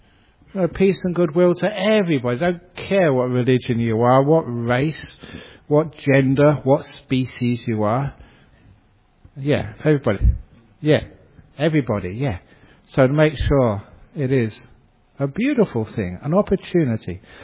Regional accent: Australia; I'm from Australia. I'm a Buddhist monk.

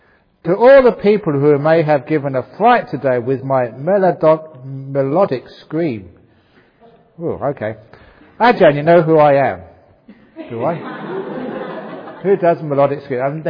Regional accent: Australia; I am Australian and I have grown up in farm-like conditions during my childhood.

